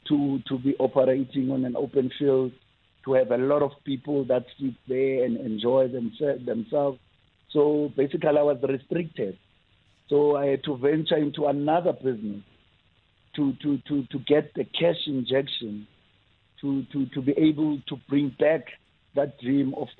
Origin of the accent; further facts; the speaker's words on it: Khayelitsha, Western Cape, South Africa; also born or lived in Langa; I was born in Langa, and then I went to Khayelitsha. I spent most of my time in Khayelitsha.